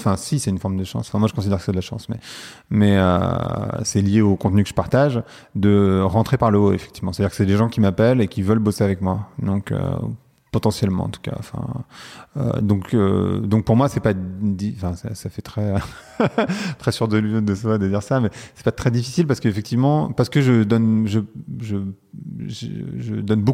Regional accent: Saint-Gratien, Île-de-France, France; À Saint-Gratien, précisément.

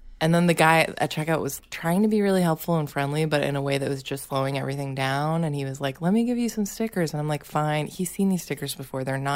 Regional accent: Massachusetts, United States; I'm from Massachusetts, so I'm not used to snow.

